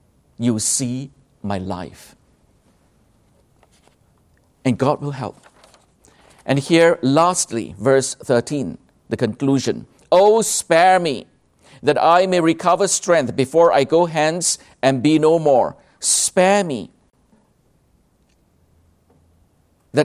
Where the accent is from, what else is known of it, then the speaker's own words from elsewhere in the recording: Malaysia; Well, I was from Malaysia. Some of you were not from Singapore.